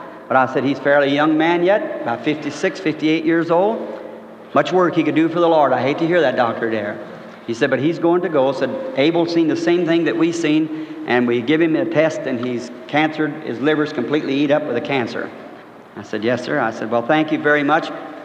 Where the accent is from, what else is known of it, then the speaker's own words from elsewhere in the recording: Kentucky, United States; born there; I was born in Kentucky.